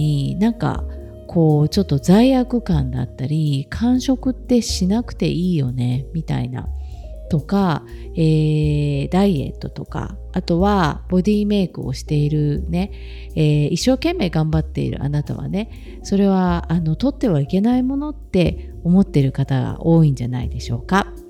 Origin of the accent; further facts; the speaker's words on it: Kansai, Japan; もともと関西人だからね、